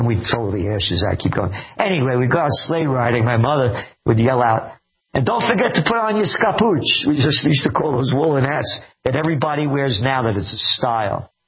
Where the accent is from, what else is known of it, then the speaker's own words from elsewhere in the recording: Bronx, New York, United States; born there; I was born in Parkchester Hospital, no longer there.